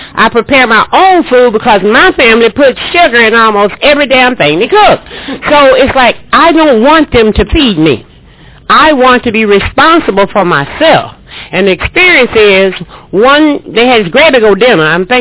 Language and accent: English; Louisiana, United States; I'm from Louisiana, so you know how we eat.